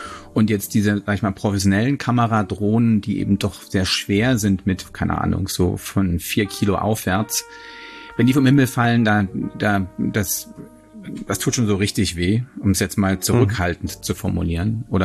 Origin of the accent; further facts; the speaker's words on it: Hamburg, Germany; also meine Heimatstadt Hamburg, mehrfach gedreht